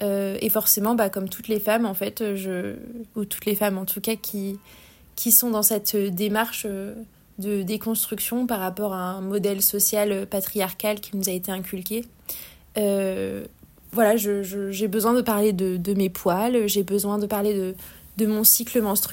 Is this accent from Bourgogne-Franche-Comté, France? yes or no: no; Montoire-sur-le-Loir, Centre-Val de Loire, France; now in Paris, France; je suis originaire du Loir-et-Cher. J'ai grandi du côté de Montoire-sur-le-Loir et j'ai fait mon lycée à Tours. Donc je suis un petit produit de la région centre. Je suis à Paris depuis plus de 10 ans maintenant.